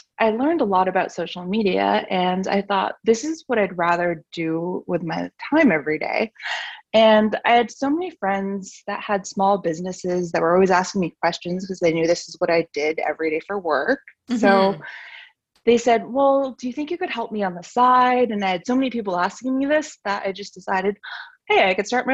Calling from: Ohio, United States; Well, today I'm tuning in from Ohio, but my company is actually based in Las Vegas, Nevada.

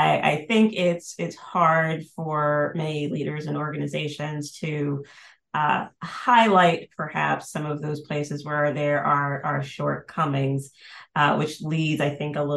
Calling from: New York City, New York, United States; I am joining everyone from Stuyvesant Town in New York City.

